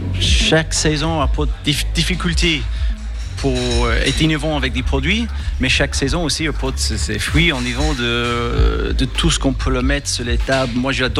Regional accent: London, United Kingdom; je suis de Londres d'origine, donc je amène une touche quand même un petit peu plus internationale. J'ai travaillé à Londres avec des collaborateurs internationaux, j'ai travaillé en France

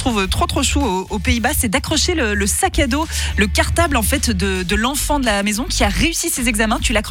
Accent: Switzerland; j'ai grandi en Suisse, je suis née ici, donc voilà.

